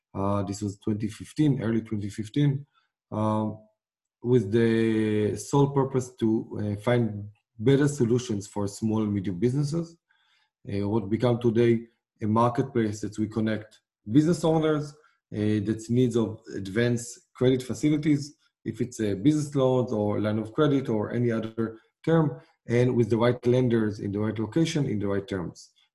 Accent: Israel; I'm originally from Israel. A veteran of the Air Force. I've been an officer in the Air Force in Israel for 5 years.

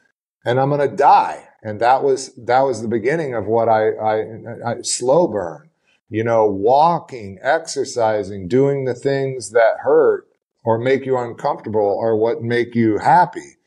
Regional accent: Midwest, United States; for me, as an American in the Midwest, watching MTV

